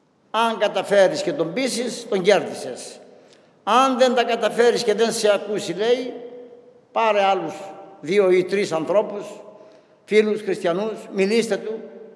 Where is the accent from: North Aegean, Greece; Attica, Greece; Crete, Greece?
North Aegean, Greece; Chios; Εκεί στο χωριό μου, στη Χίο, στα βόρεια μέρη